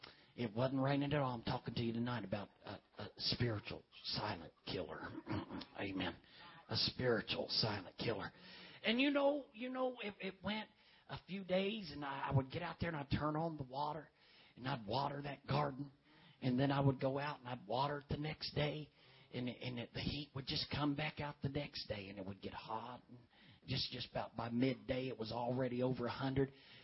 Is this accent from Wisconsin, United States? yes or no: no; Richmond, Kentucky, United States; now in Oklahoma City, United States; I'm not used to that. I'm from Richmond, Kentucky. I'm not used to that.